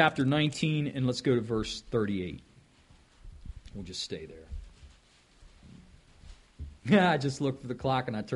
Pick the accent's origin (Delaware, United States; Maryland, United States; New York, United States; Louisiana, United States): Maryland, United States; Because I don't want anybody to know I'm from Maryland.